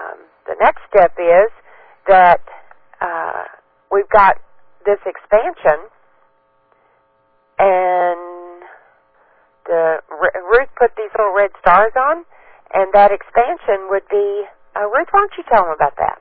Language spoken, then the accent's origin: English; Texas, United States; I say Texas because I'm from Texas